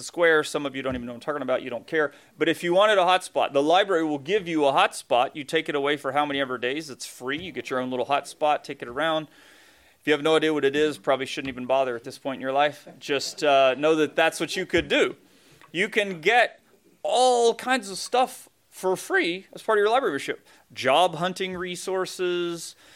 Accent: Southern United States, United States; I grew up in the Bible Belt

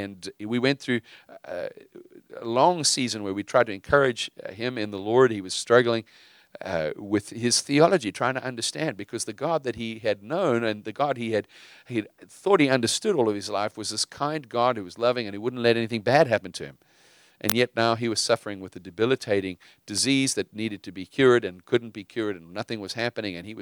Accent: South Africa; You could know that I grew up in South Africa

